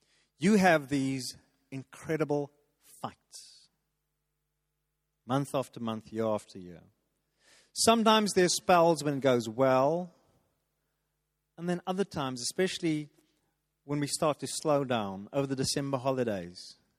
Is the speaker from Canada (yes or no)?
no; England, United Kingdom; now in South Africa; God, I'm English in this Afrikaner town.